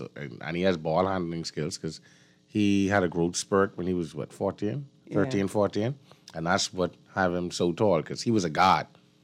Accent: Bahamas; I said, listen, I am from the Bahamas.

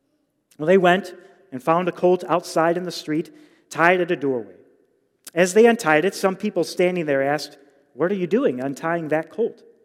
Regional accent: Chicago, Illinois, United States; You know me, I grew up in the Chicago area. I grew up a Chicago White Sox fan.

